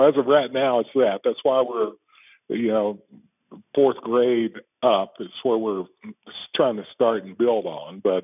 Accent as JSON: {"language": "English", "town": "Manchester", "region": "Kentucky", "country": "United States", "tie": "born or raised there", "said": "There were some good folk in my hometown of Manchester, Clay County"}